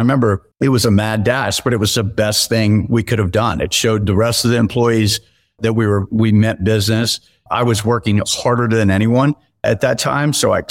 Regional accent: Tampa, Florida, United States; I grew up in Tampa, Florida, and I still spend a lot of time there.

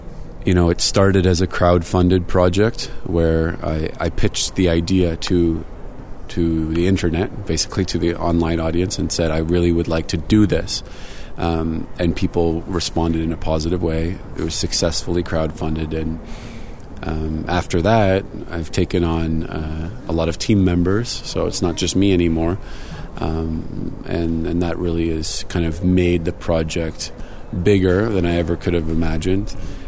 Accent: Kitchener, Ontario, Canada; born there; I was born in Kitchener. I am, I guess I'm the descendant of people who come from, well, my grandparents came from England and Spain. That's where they were born. My father was born in the U.S., so I guess I'm the first Canadian in my family.

